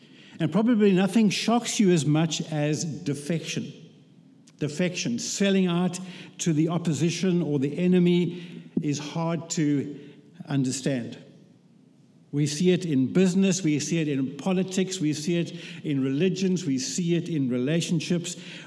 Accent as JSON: {"language": "English", "town": "Port Elizabeth", "region": "Eastern Cape", "country": "South Africa", "tie": "born or raised there", "said": "my hometown is Port Elizabeth. You need to know that times have changed. It's now called Gqeberha."}